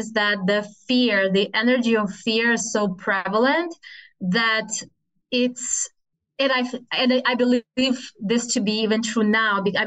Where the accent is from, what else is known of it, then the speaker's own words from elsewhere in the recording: Russia; And so when I was growing up in Russia, it was not necessarily something unusual